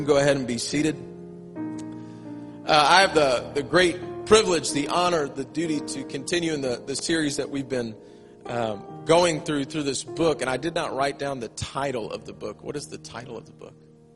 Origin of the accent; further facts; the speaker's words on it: St. Louis, Missouri, United States; I even just said y'all. I'm from St. Louis.